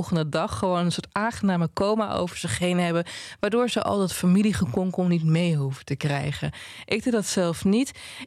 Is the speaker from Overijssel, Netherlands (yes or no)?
yes; Overijssel, Netherlands; En ik kom uit Twente.